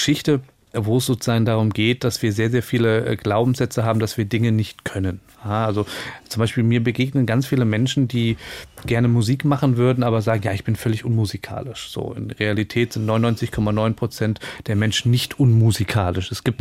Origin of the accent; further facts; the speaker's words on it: Göttingen, Lower Saxony, Germany; Und ich bin in Göttingen geboren und aufgewachsen.